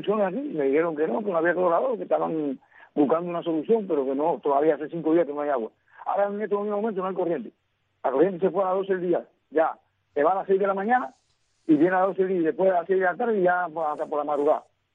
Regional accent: Cuba

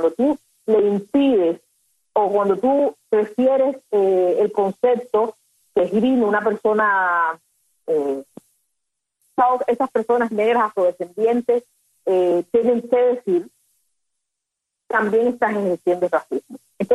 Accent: Havana, Cuba; yo, bueno, nací criada en Luyanó, y entre Luyanó y Marianao

